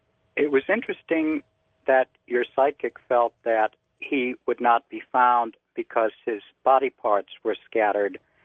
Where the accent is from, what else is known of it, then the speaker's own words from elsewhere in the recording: Detroit, Michigan, United States; And in growing up in Detroit, my grandparents lived around the corner from Jimmy Hoffa.